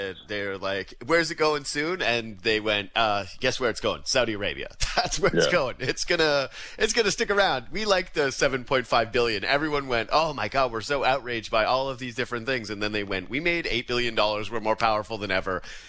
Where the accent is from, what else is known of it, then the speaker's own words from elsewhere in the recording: Western Canada, Canada; And I grew up in Western Canada.